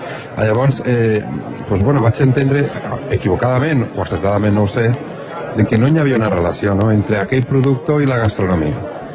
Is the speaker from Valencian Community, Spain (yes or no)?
yes; Vinaròs, Valencian Community, Spain; jo vinc de Vinaròs